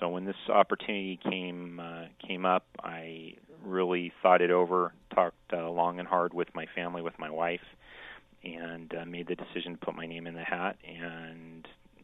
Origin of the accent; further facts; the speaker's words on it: Medford, Oregon, United States; also born or lived in Southern California; I was born in Southern California, but he was a longtime Oregonian. He came from Chiloquin over in Klamath County. And I have essentially been raised in Jackson County since I was about 3 years old. So I split my childhood between the Upper Rogue and West Medford.